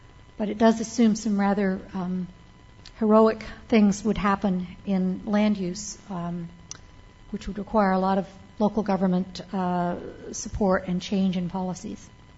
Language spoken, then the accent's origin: English; Vermont, United States; my home state of Vermont, relatively rural state